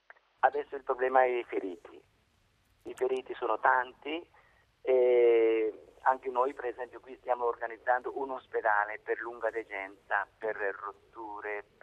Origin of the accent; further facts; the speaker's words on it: Bergamo, Lombardy, Italy; so che io sono di Bergamo, anche a Bergamo sono arrivati alcuni feriti da qua